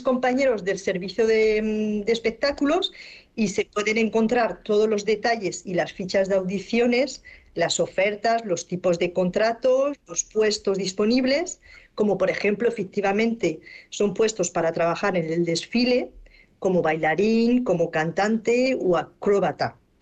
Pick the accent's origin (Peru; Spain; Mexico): Spain; moved away as an adult; now in France; soy española.